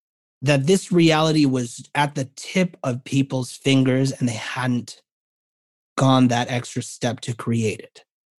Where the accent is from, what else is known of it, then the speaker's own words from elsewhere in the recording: New York, United States; this incredible cast of humanity that as a New Yorker, I am confronted with every day.